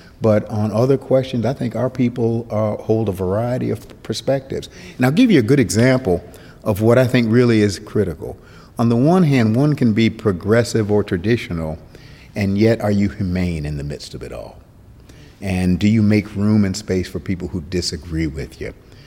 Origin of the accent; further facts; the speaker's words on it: United States; I can't enter into that. I really can't, because I'm an American.